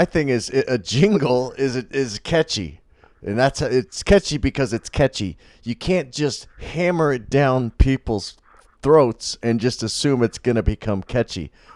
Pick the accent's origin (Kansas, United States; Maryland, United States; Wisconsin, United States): Kansas, United States; Kansas City; I mean, I'm from Kansas City, Kansas, you know, side and Missouri side.